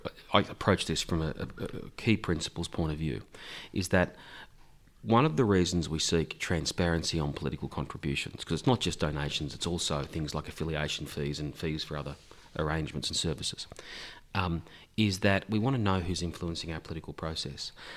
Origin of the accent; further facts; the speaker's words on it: Victoria, Australia; in my home state of Victoria